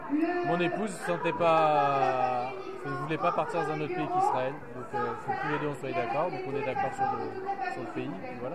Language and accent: French; Paris, Île-de-France, France; je viens de Paris.